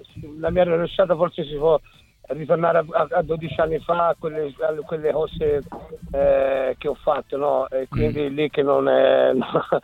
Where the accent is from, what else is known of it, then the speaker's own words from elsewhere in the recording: Florence, Tuscany, Italy; essendo fiorentino e avendo giocato sono stati più facili